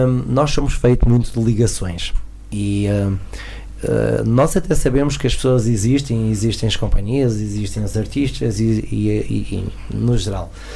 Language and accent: Portuguese; Lamego, Viseu, Portugal; sempre que eu dizia que venho de Lamego ou de Portugal, era tratado de uma forma.